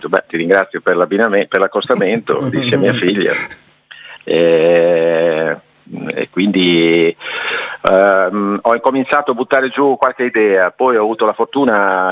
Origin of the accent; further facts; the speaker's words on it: Massa Lombarda, Emilia-Romagna, Italy; also born or lived in Lugo; Sono massese, sì.